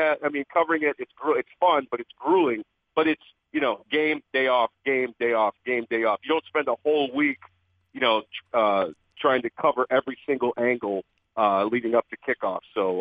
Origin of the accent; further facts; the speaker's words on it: Northeast, United States; growing up in the Northeast and dealing with ice and snow for pretty much 10 months out of the year